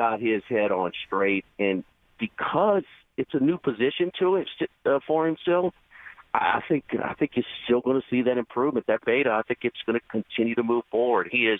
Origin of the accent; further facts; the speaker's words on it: Louisiana, United States; growing up in Louisiana, listening to John Ward, man